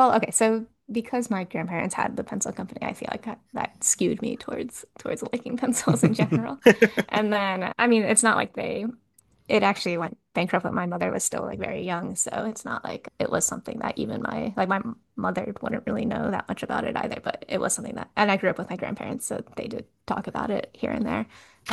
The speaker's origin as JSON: {"language": "English", "country": "United States", "tie": "born there", "said": "my parents grew up in, but I was born in America"}